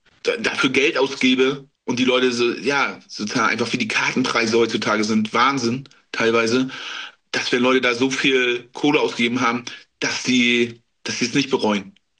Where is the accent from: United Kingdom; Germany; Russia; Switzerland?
Germany; Rostock, Mecklenburg-Vorpommern; und dann in Rostock zu Hause bei uns in MV.